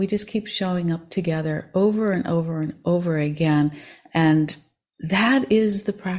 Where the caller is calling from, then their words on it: McKinleyville, California, United States; I am joining you from McKinleyville, California, which is the land of the Wiat, and it is about 300 miles north of San Francisco on the coast in the Redwoods.